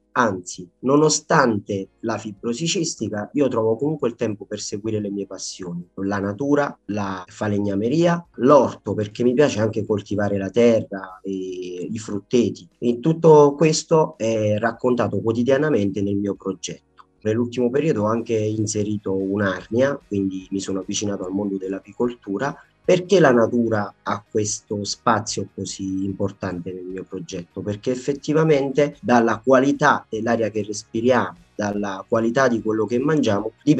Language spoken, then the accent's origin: Italian; Molise, Italy; soprattutto nella mia terra, il Molise, la fibrosi cistica è una malattia poco conosciuta.